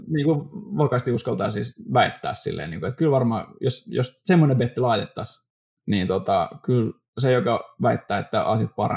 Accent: Sweden; Mä oon ruotsalainen.

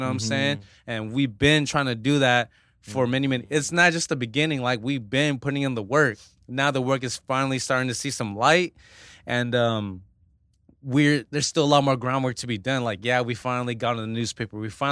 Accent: Fresno, California, United States; also born or lived in Spain; This is my home. Central Valley, Fresno, California is my home.

